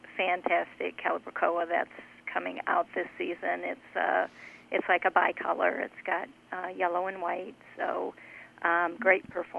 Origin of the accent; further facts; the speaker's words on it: Mason City, Iowa, United States; I grew up in Mason City, Iowa, which is about 3.5 hours from Atlantic.